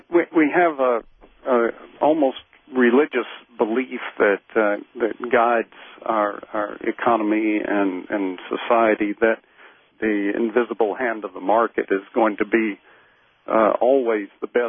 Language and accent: English; Georgia, United States; moved away as an adult; Well, actually, I grew up in Georgia and came to the Midwest on my 21st birthday, and have been here since then. But I grew up in a town of 30,000 or so didn't grow up on a farm.